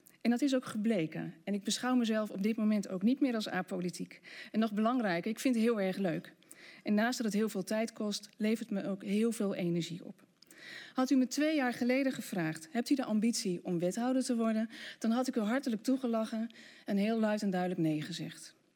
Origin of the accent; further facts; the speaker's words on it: Ommen, Overijssel, Netherlands; geboren en getogen in Ommen aan de Overijsselse Vecht, in een zoals dat toen heette arbeidersgezin, waarin mijn moeder en mijn vader met moeite de eindjes aan elkaar konden knopen. In 1986 ben ik als eerste uit de familie gaan studeren in Utrecht.